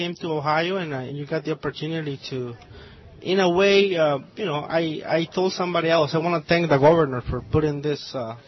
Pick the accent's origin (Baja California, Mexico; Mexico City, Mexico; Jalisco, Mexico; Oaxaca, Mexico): Jalisco, Mexico; English is a second language; now in United States; I'm from Mexico, the state of Jalisco.